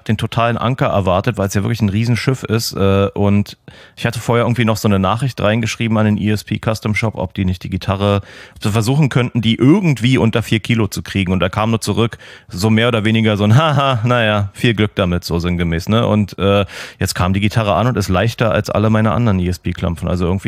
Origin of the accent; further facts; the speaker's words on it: Austria; Bei uns in Österreich heißt das einfach Gemmer auf der Hüsen.